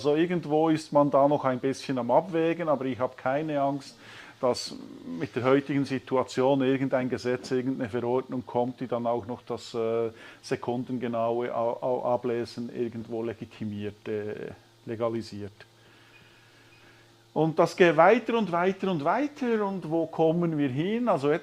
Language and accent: German; Bern, Switzerland; Ich komme jetzt aus dem Kanton Bern, aus Nähe der Stadt Bern.